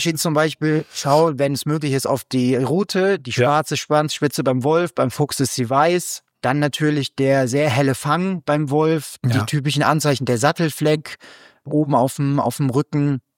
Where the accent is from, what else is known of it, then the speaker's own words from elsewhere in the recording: North Rhine-Westphalia, Germany; teilweise ja in Rheinland-Pfalz ja auch für mehr Tiere als beispielsweise bei uns in NRW